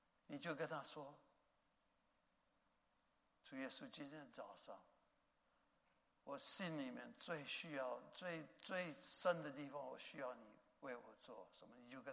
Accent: Taiwan; 因为我是台湾来的

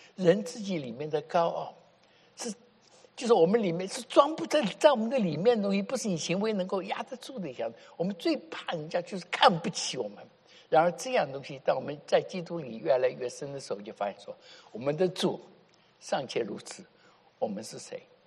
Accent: United States; Chinese is a second language; 我们美国人跟别人不一样

